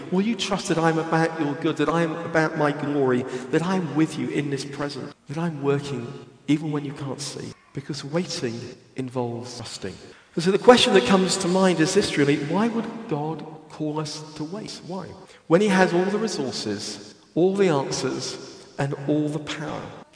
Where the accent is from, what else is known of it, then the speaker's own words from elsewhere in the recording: United Kingdom; We're British, most of us. We're not very good at owning our desperation.